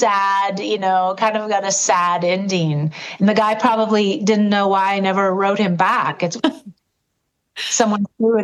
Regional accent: California, United States; I was from Southern California, right? So I was a all American girl.

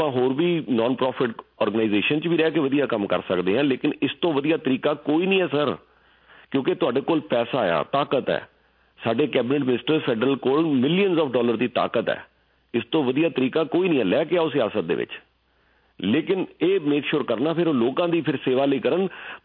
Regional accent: Canada; ਮੈਂ ਕਿਹਾ ਜੀ ਅਸੀਂ ਕੈਨੇਡੀਅਨ ਹਾਂ ਬਸ

